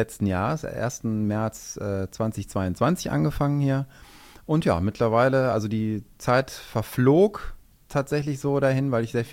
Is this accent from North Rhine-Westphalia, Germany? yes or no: yes; Düsseldorf, North Rhine-Westphalia, Germany; also born or lived in Saxony; Also ich bin Düsseldorfer, ich bin hier geboren und wollte dann irgendwann tatsächlich einfach auch wieder in die Heimat.